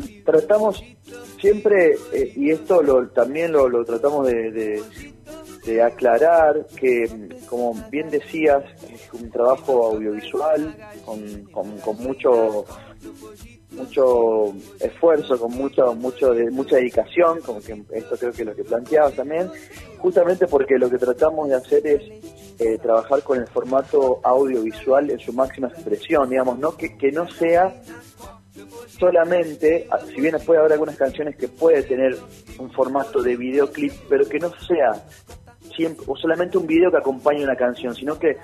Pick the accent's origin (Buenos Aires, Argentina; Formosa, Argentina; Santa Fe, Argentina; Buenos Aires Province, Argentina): Santa Fe, Argentina; santafesino, que también docente, músico, recreólogo